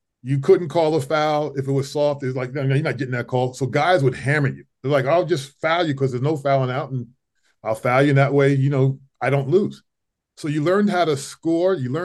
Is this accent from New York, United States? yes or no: yes; New York, United States; accent: New York; So one of the things I worked on was trying to remove my New York accent, and more or less trying to sound basically just neutral so I could appeal to people across the country.